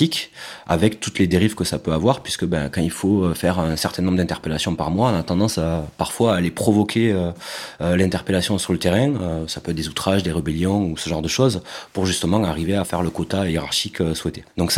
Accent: Carcassonne, Occitanie, France; J'ai grandi à Carcassonne, dans le sud de la France, dans un contexte où dans ma famille, ils étaient tous gendarmes, mes oncles, mon grand-père, etc.

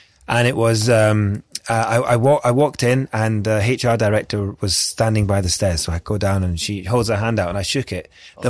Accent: Scotland, United Kingdom; I'm Scottish, so if university is free, it's completely silly not to go to it.

